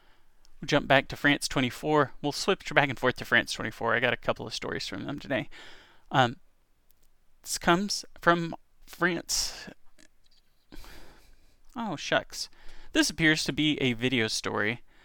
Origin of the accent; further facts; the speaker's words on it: United States; I'm an American, so my geography's bad.